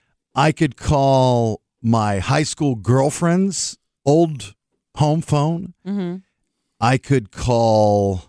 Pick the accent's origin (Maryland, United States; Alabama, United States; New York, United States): Maryland, United States; also born or lived in Atlanta; I could tell you the address that I grew up in Maryland as a kid, but I couldn't tell you the address of my Atlanta address a year ago.